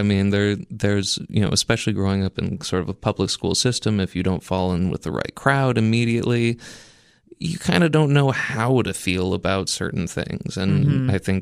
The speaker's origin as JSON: {"language": "English", "town": "Memphis", "region": "Tennessee", "country": "United States", "tie": "born or raised there", "also_born_or_lived": "Maine", "said": "I was originally, born in Maine, but I was raised outside of Memphis, Tennessee. Lived here for about 16 years before moving back up north for school."}